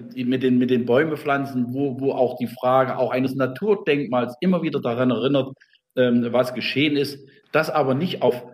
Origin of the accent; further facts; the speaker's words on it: Thuringia, Germany; wenn Sie das Projekt weiterverfolgen und in die Nähe meiner Heimat kommen, bin ich gerne bereit, auch eine Baumpatenschaft mit zu übernehmen.